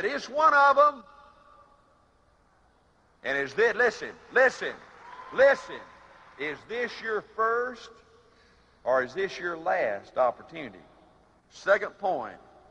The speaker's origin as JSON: {"language": "English", "town": "Cairo", "region": "Georgia", "country": "United States", "tie": "born or raised there", "said": "I was in Cairo, Georgia, 2 weeks ago, my hometown. I saw some of my classmates, and it shocked me how old they looked."}